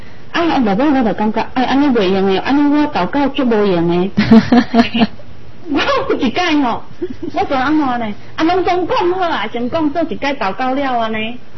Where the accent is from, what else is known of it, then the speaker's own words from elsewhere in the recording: Taiwan; 啊，我们台湾人也不感觉这块地是我们的，我们一直要再挂去给中国，啊，我们后来又不承认说我们是台湾人，我们再出去说我们是中国人